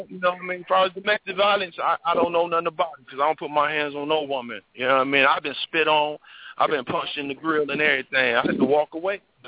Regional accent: Michigan, United States; You know, the Lions, you know, I'm from Michigan, man.

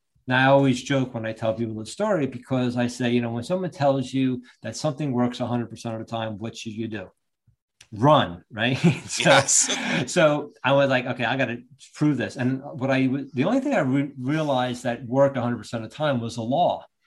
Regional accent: Long Branch, New Jersey, United States; Oh, yeah. I originally grew up in Long Branch. I practiced in Ocean Township. So I was on the shore, basically.

